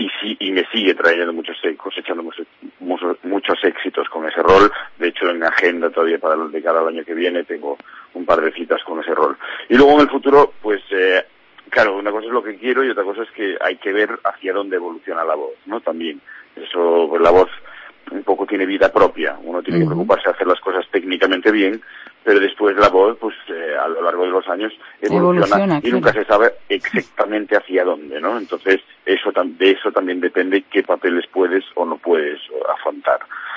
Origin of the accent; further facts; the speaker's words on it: Ortigueira, Galicia, Spain; yo soy de Ortigueira